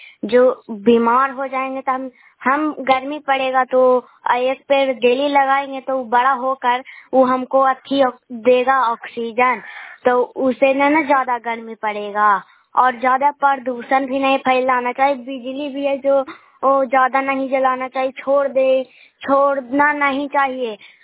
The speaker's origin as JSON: {"language": "Hindi", "region": "Bihar", "country": "India", "said": "मैं नालंदा जिले के रहने वाली हूँ। मैं गोड़ापुर पंचायत से बोल रही हूँ। मैं सम्मान चक से बोल रहे हैं।"}